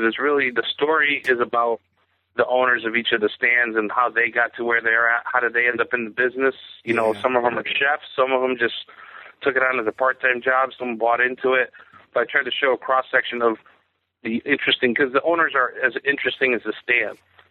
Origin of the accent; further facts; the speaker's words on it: Connecticut, United States; I grew up in Connecticut, so it's always been a part of our lifestyle. You know, I'm Polish, so hot dogs, kielbasa, sausage